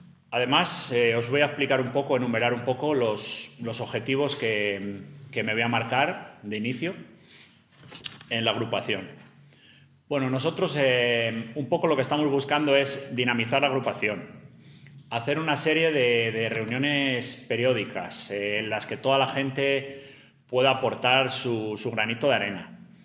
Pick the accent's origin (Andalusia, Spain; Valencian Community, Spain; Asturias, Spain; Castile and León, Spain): Castile and León, Spain; Toro; Tengo 39 años, soy natural de Toro, estoy casado, tengo dos hijos y trabajo en Iberdrola Distribución Eléctrica desde hace 13 años. Bueno, vivo en Toro desde que nací, salvo en épocas de estudiante